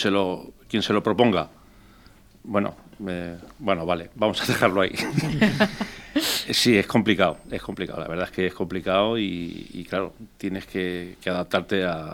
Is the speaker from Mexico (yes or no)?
no; Hellín, Castilla-La Mancha, Spain; porque somos de Ellín